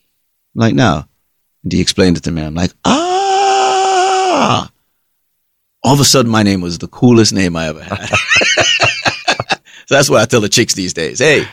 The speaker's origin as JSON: {"language": "English", "town": "Raytown", "country": "Jamaica", "said": "I come from Raytown in Jamaica."}